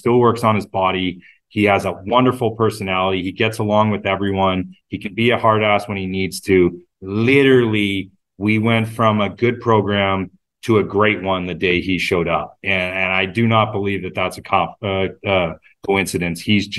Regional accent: Oakville, Ontario, Canada; 14-year-old in 1996 out at Glen Abbey watching Dudley Hart win his first PGA Tour event. That was my hometown.

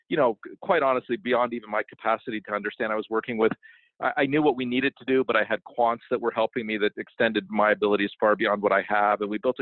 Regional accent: Toronto, Ontario, Canada; And I grew up in Toronto and other parts of Southern Ontario.

